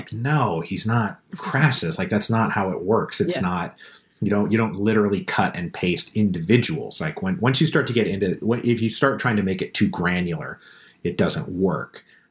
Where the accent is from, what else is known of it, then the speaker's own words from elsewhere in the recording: Seattle, Washington, United States; I'm from Seattle originally.